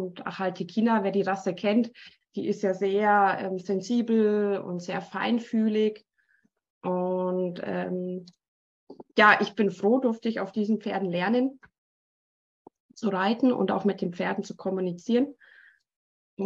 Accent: Bavaria, Germany; accent: Bavarian; ich bin ein echter Bayer und kann dann vorkommen, dass mal ein bayerisches Wort bei rumkommt.

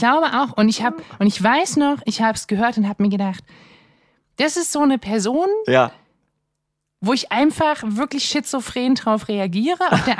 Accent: East Germany, Germany; Ja, ich komme auch aus dem Osten.

